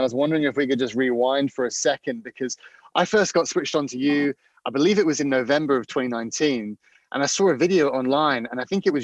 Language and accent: English; Auckland, New Zealand; born there; I was born in Auckland in New Zealand. But I've only been out of Christchurch for a couple of times. And I don't sound like it